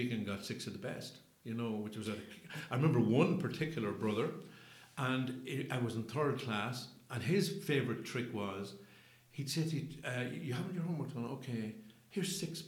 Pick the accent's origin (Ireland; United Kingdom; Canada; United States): Ireland; Dublin, County Dublin; born there; I was born in Dublin in Hollis Street Hospital. My mother was from a place called Effra Road in Rathmines.